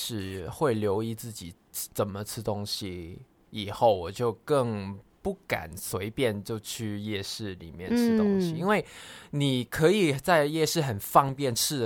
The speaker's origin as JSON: {"language": "Chinese", "country": "Hong Kong", "lives_now": "Taiwan", "said": "我们香港人的眼中。一开始是觉得哇好赞哦"}